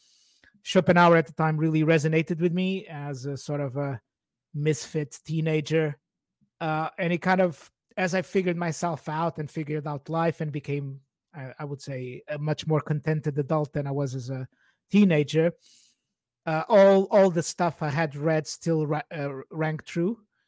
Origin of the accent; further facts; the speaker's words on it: Portugal; English is a second language; now in United Kingdom; I'm originally from Portugal. I've been living in the UK for 17 years now, so I'm kind of culturally almost fully anglicized by now